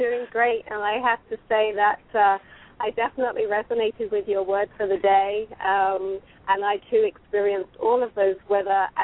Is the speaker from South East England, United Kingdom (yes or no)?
no; London, United Kingdom; now in United States; Yep, I'm originally from England, from London.